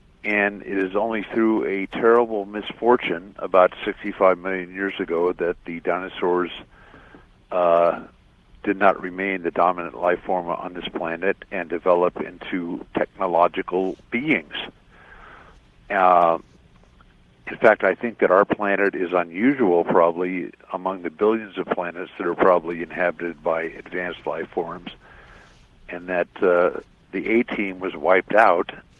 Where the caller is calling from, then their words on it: Lower Lake, California, United States; from Lower Lake in California.